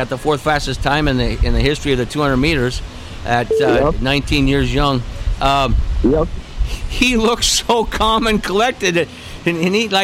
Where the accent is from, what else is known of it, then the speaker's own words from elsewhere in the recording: Midwest, United States; moved away; You know, I came from the Midwest all 7 years ago